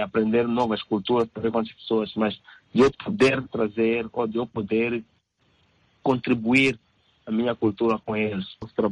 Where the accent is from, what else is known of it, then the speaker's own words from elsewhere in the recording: Mozambique; also born or lived in South Africa; now in Helsinki, Finland; Eu e o Nelo e Zildo, somos moçambicanos. Eu estou vivendo aqui em Helsinki